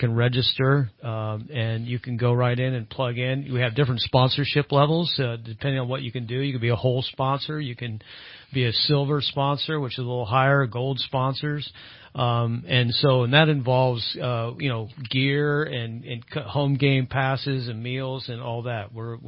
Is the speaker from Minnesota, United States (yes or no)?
no; San Jose, California, United States; I grew up in San Jose, and went to high school there, Pioneer High School